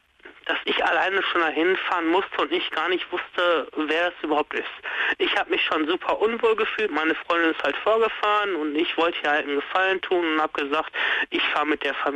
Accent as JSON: {"language": "German", "region": "North Rhine-Westphalia", "country": "Germany", "said": "Ich komme aus dem Ruhrgebiet, so."}